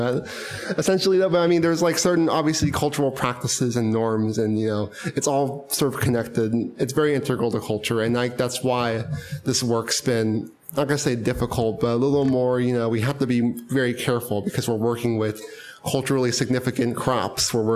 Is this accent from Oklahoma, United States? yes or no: yes; Oklahoma, United States; I'm from Oklahoma